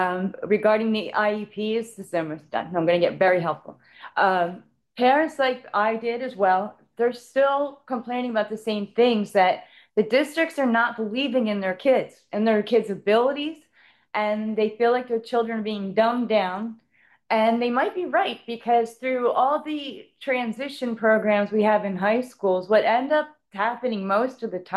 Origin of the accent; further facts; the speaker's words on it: Middletown, Delaware, United States; from Middletown, Delaware, and I'm here to represent disabled children.